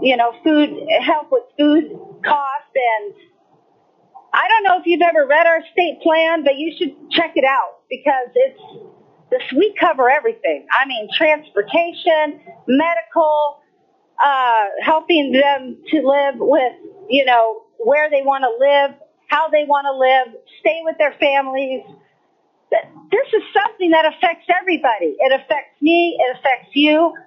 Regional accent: Nenana, Alaska, United States; And I'm speaking for the interior, for the rural communities. I'm from Nanana.

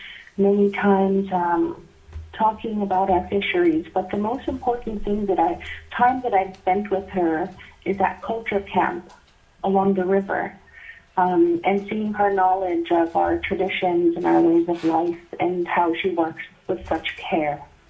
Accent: Beaver, Alaska, United States; I'm from Beaver in Fort Yukon in the interior of Alaska.

